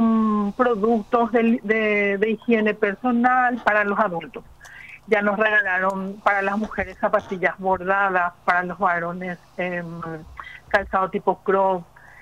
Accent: Mariano Roque Alonso, Central, Paraguay; 0984-624-542. Yo soy de Roca Alonso, vivo sobre la Trastaco, cerquita de la Expo.

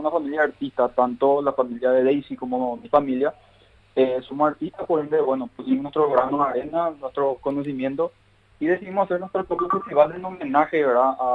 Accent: Paraguay; vale la pena como paraguayo

